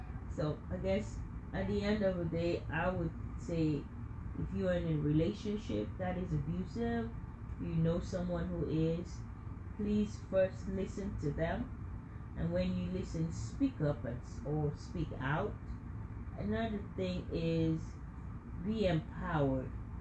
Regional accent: Nigeria; Growing up in Nigeria

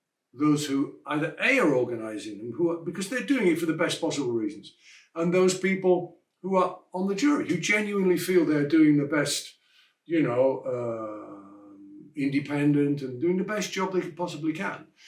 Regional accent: England, United Kingdom; I come from England. British trombone players think they have the best trombone style in the world, as do the French, as do the Americans.

